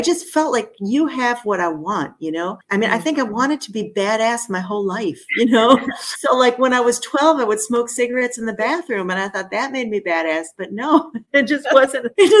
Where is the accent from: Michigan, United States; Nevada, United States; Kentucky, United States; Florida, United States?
Michigan, United States; Detroit; moved away as an adult; now in Jerusalem, Israel; I came when I was 18. So, yeah. And I grew up in Detroit.